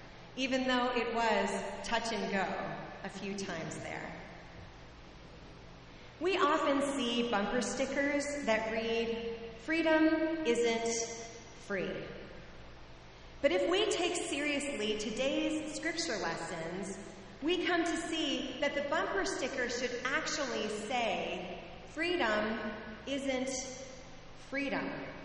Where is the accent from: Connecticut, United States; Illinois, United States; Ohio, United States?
Connecticut, United States; I'm from Connecticut, the land where good fences make good neighbors, and where Bostonians and New Yorkers are kept out by whole Connecticut towns run by zoning and planning commissions.